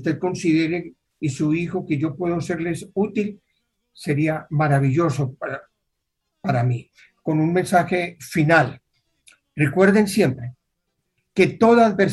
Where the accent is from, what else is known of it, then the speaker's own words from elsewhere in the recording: Colombia; ¿De dónde eres tú? Me la hizo en francés. Le dije yo, de Colombia, Sudamérica.